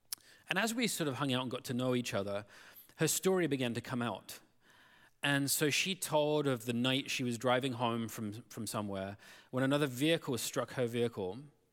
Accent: Northampton, East Midlands, United Kingdom; I remember going back to my hometown, to Northampton, to do my final year of university.

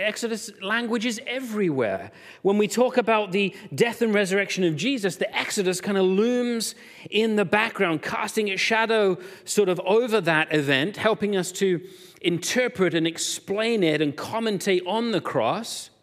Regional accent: United Kingdom; even me as a Brit knows this.

